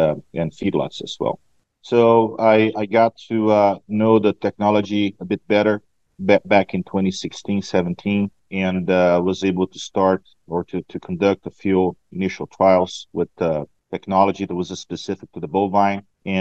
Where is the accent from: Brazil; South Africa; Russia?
Brazil; moved away as an adult; also born or lived in Florida / Oregon; now in United States; I was born and raised in Brazil. I went to college in Brazil, graduated in 2003, so I was 24 at the time.